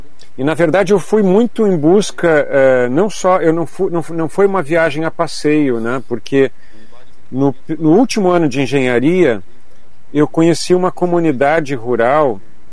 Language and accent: Portuguese; Porto Alegre, Rio Grande do Sul, Brazil; da fronteira do Uruguai, extremo sul do Brasil, né? Então, eu nasci em Porto Alegre, cresci em Porto Alegre com essa influência da fronteira, né, da família lá, do Pampa, né, gaúcho.